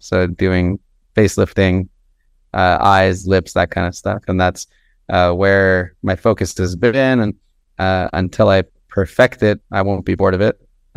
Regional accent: San Jose, California, United States; also born or lived in Los Angeles; Yeah, I grew up in California. I was in San Jose and then LA, and throughout childhood, always wanted to be a doctor

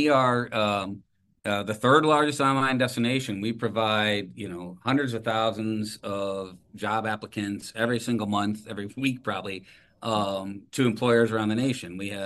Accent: Toledo, Ohio, United States; I grew up in Toledo, as you mentioned at the top of this conversation, and there was times next to Detroit

